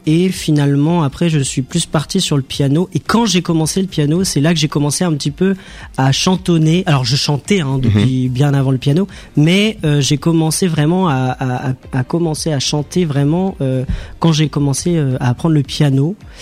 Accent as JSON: {"language": "French", "town": "Soulignonne", "region": "Nouvelle-Aquitaine", "country": "France", "tie": "born or raised there", "also_born_or_lived": "Bordeaux", "said": "Voilà, je suis né à Bordeaux, mais j'ai grandi à Soulignonne exactement."}